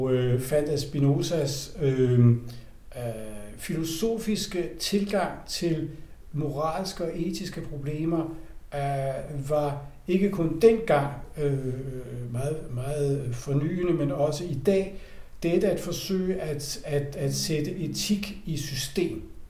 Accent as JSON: {"language": "Danish", "town": "Copenhagen", "region": "Capital Region of Denmark", "country": "Denmark", "moved": "yes", "lives_now": "Paris, France", "said": "Fra Danmark. Fra København. Fra København og Frederiksberg, hvis vi skal være helt præcise."}